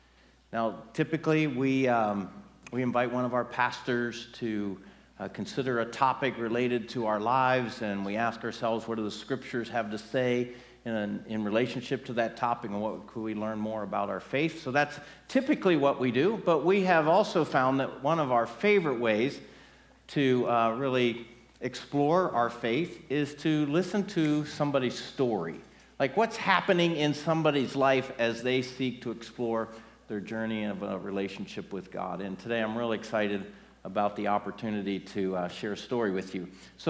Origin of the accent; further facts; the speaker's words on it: Pennsylvania, United States; I grew up in Pennsylvania, about 2 hours from Philadelphia